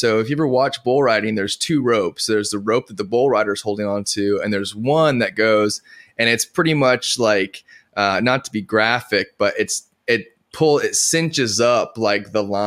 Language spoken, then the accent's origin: English; Edgewood, New Mexico, United States; It's a small little cow town outside Albuquerque, like 30 miles east, called Edgewood.